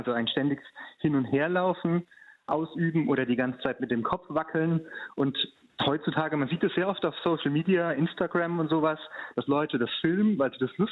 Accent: Mannheim, Baden-Württemberg, Germany; ich komme ja aus Mannheim

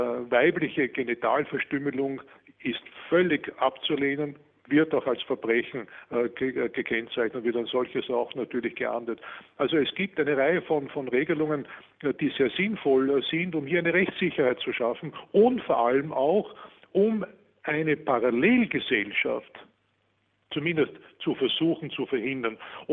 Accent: Austria; und ich bin ja Österreicher

